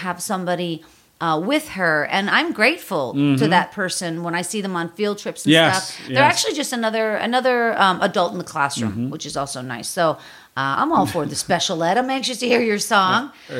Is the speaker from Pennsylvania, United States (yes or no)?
yes; Pittsburgh, Pennsylvania, United States; now in Los Angeles, United States; And that kind of cracks me up because, like, I'm from Pittsburgh. My whole family's from back east.